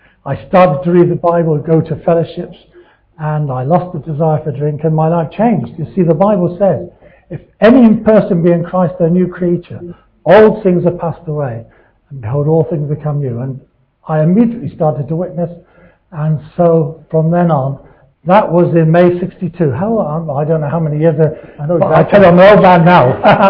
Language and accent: English; South East England, United Kingdom; Dr. Bernardo's as an orphan, and me and my brothers were raised in a Bernardo home in Sussex, down south.